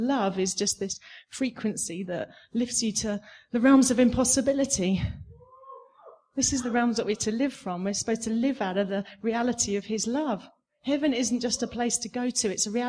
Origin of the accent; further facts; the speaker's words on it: England, United Kingdom; I'm from England and, you know, I serve the Lord through a ministry called Cabin Academy